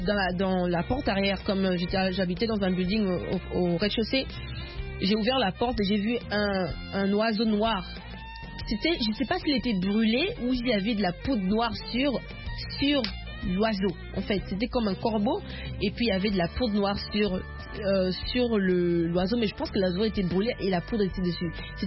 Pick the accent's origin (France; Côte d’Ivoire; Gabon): Gabon; Port-Gentil, Ogooué-Maritime; born there; Mais non pas seulement le Gabon, mais Port-Gentil, là où je suis née.